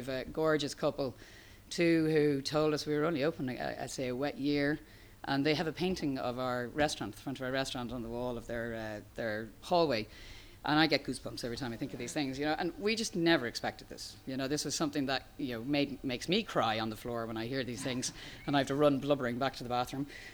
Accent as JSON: {"language": "English", "country": "Ireland", "said": "You know, potatoes and black pudding, I'm Irish, it's just like a match made in heaven."}